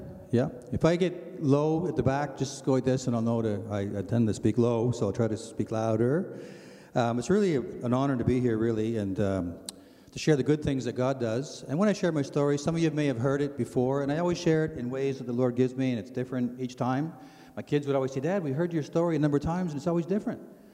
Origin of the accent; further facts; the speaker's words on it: Toronto, Ontario, Canada; I grew up in Toronto, from Ontario. And my mother was actually from somewhere just south of here, somewhere around the Georgian Bay area. She's Ojibwe native, my mom.